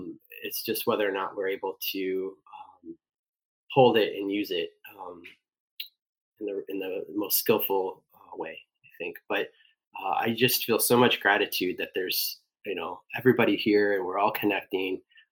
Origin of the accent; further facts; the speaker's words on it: San Jose, California, United States; I'm from San Jose.